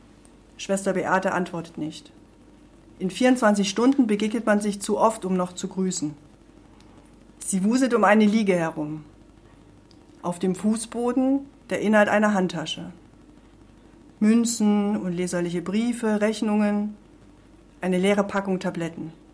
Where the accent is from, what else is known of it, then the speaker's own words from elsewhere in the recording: Erfurt, Thuringia, Germany; ich bin eine Erfurter Autorin